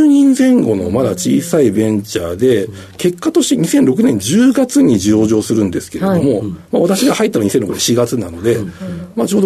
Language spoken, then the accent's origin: Japanese; Saitama, Japan; 私あの埼玉出身で、はい、東京の会社就職したんで、うん、関西に別に縁もゆかりもなかった